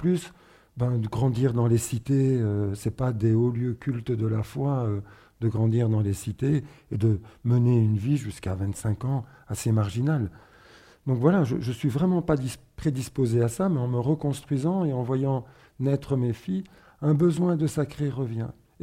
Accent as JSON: {"language": "French", "region": "northern Spain", "country": "Spain", "tie": "born or raised there", "moved": "yes", "lives_now": "Belgium", "said": "je viens en plus d'un milieu très communiste. Je suis espagnol, je viens du nord de l'Espagne. J'ai émigré en Belgique, mais je viens du nord de l'Espagne, de chez les mineurs, très rouges, très anti-franquistes, anti-église aussi."}